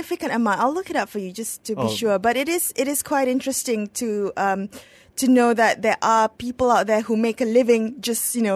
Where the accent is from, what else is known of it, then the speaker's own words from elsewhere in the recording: Penang, Malaysia; I'm torn because I'm from Penang and of the heritage